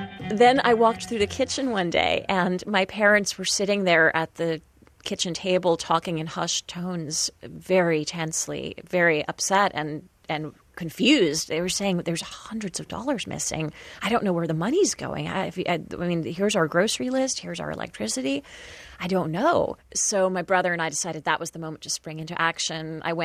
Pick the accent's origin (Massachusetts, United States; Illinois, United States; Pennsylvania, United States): Massachusetts, United States; Worcester; I grew up in Worcester, Massachusetts. It's about 50 miles or so west of Boston. My parents were both teachers.